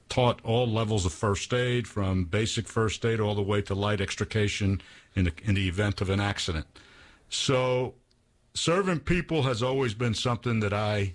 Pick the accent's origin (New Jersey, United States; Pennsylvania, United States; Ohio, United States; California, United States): New Jersey, United States; Hoboken; accent: New Jersey; I'm originally from New Jersey, as you can tell from my accent, I guess. I grew up in Hoboken, New Jersey